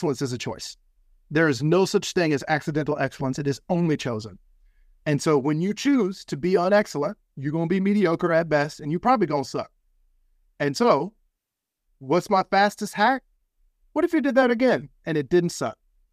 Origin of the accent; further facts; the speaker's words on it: Fayetteville, North Carolina, United States; a performance at Snyder Memorial Baptist Church in Fayetteville, North Carolina. Fayetteville is my hometown. And that was the first time that I conducted a concert in my hometown.